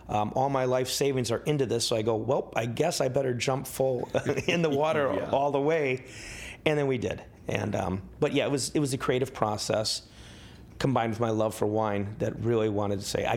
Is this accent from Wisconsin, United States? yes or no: yes; Wisconsin, United States; I grew up in Wisconsin and you know, almost everybody just drinks beer, mixed drinks, things like